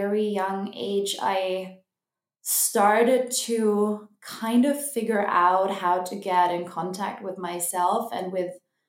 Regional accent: Cologne, North Rhine-Westphalia, Germany; Yeah, so I'm born and raised in Cologne in Germany.

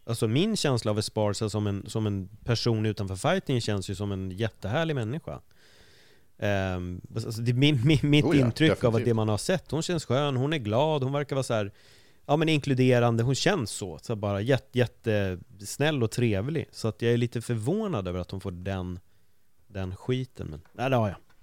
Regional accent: Spain; när jag var liten i Spanien

